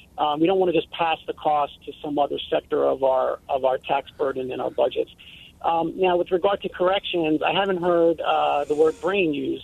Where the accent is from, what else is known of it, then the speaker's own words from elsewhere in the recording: Philadelphia, Pennsylvania, United States; I'm a neuroscientist. I'm from Fishtown.